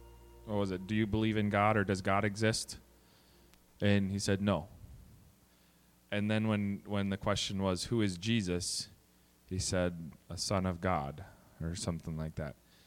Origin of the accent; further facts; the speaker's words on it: Grand Rapids, Michigan, United States; I know growing up in Grand Rapids, we'd go down to Twin Cities Outreach and go knocking on doors and door-to-door witnessing